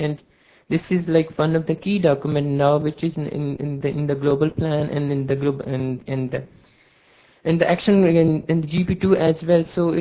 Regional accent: Pakistan; I'm from Pakistan

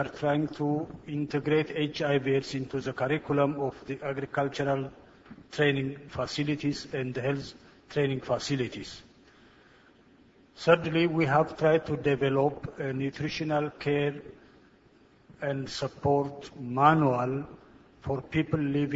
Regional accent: Ethiopia; I'm from Ethiopia

